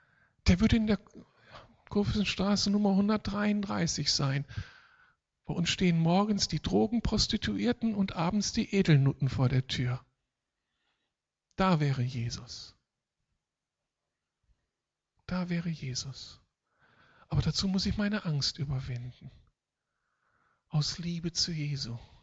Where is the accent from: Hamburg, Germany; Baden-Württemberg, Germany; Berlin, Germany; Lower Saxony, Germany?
Berlin, Germany; man bekommt es als Berliner gar nicht so unbedingt mit.